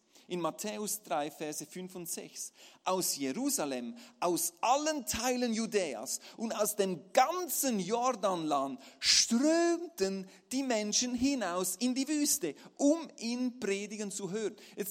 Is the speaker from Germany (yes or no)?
no; Zurich, Switzerland; Bei uns in der Schweiz kannst du das im Supermarktregal kaufen.